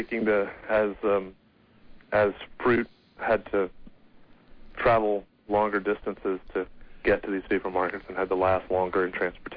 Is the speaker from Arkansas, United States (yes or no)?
no; Birmingham, Alabama, United States; growing up in Birmingham, Alabama, I'm not sure that I'd ever eaten a plum